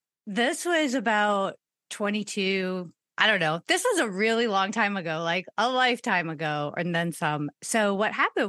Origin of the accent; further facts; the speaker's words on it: Chicago, Illinois, United States; now in Las Vegas, United States; because I grew up in the Chicago area.